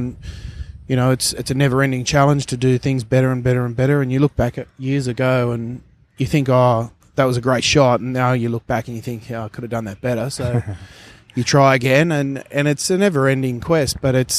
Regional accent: Tamworth, New South Wales, Australia; Well, I grew up, even though I did – my hometown's Tamworth. We've spent our entire lives chasing the sea, my family

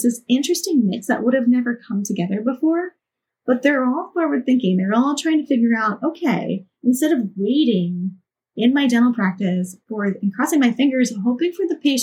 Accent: Portland, Oregon, United States; It'll take place in my hometown in Portland, Oregon.

